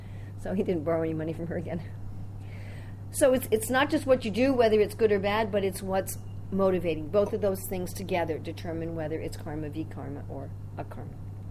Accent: United States; So like in this life, I'm a white American woman. Did you say I was from America? They all figured that out after 5 minutes of my accent

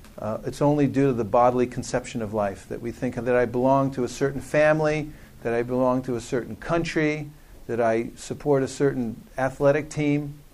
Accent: United States; Because those are my people. I'm an American.

